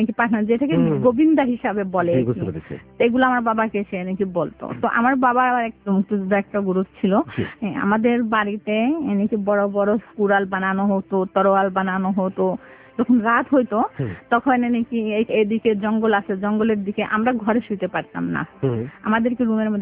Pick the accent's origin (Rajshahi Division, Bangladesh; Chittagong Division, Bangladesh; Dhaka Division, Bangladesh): Chittagong Division, Bangladesh; Comilla; আমাদের বাড়িটা হচ্ছে কুমিল্লাতে।